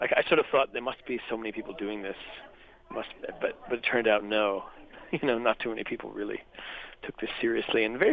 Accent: Connecticut, United States; And I grew up in Connecticut, and I read in the local paper about this Connecticut musician named

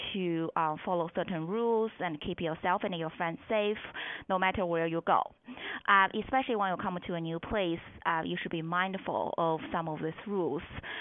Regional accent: China; English is a second language; I would say, you know, I'm Chinese too, so I'm from China.

